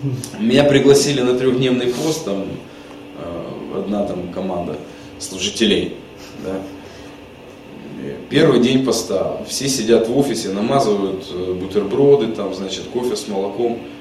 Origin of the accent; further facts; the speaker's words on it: Yekaterinburg, Sverdlovsk Oblast, Russia; moved away; Просто когда я уезжал туда в 98-м году, я из Екатеринбурга родом сам